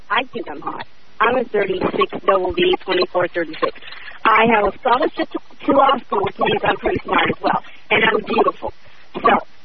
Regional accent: Los Angeles, California, United States; And I grew up in the worst neighborhoods you can think of. I grew up in South Central and everything else, and mother without a father figure and all that other stuff.

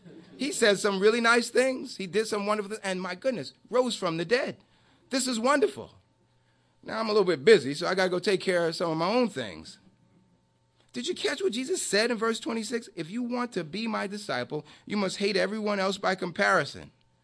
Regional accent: New York, United States; I'm from New York.

